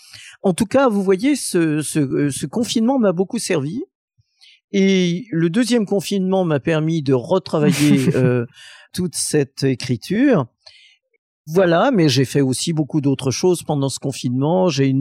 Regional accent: Saint-Étienne, Auvergne-Rhône-Alpes, France; une à Saint-Étienne, ma ville natale

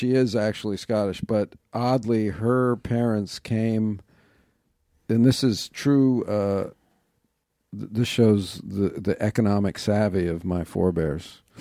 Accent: New York, United States; I grew up in New York, yeah.

